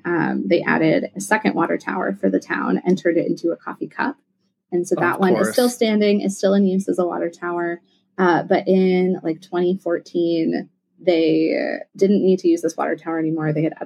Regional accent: Chicago, Illinois, United States; now in Des Moines, United States; Because I grew up in the Chicagoland area, it is my halfway point stop pretty much anytime I drive to Chicago from Des Moines.

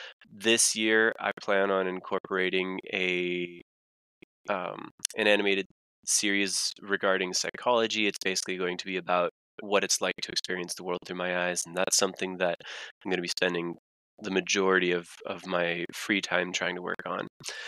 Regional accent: California, United States; born there; I came from out west. I was born in California.

